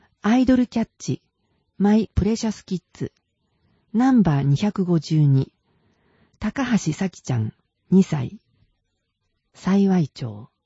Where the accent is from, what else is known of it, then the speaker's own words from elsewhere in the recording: Como, Lombardy, Italy; Japanese is a second language; 私のふるさとのコモは高原に囲まれているので